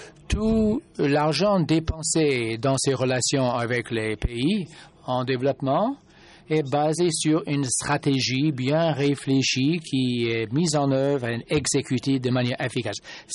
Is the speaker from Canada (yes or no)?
no; Benin; Je viens du Bénin.